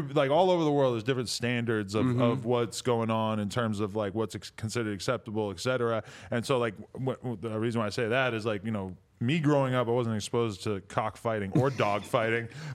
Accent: New Hampshire, United States; But I mean, I kind of similar to an extent growing up in New Hampshire

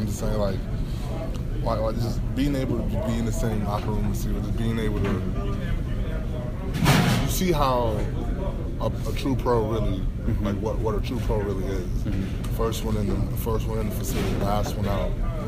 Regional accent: Wisconsin, United States; I grew up, I'm from Wisconsin. Okay. So, I grew up a Packer fan.

